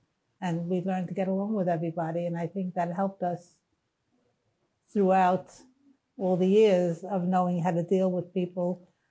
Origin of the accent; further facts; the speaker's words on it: Brooklyn, New York, United States; Brooklyn, Bensonhurst.